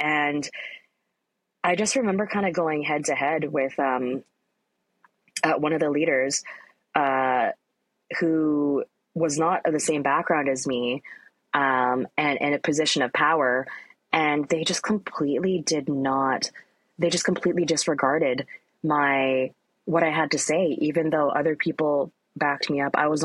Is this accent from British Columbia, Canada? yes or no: yes; Richmond, British Columbia, Canada; like I grew up in Richmond, it's an Asian enclave, predominantly, you know, Asian population, right? And specifically East Asian. There's a lot of a really massive South Asian population in Richmond as well.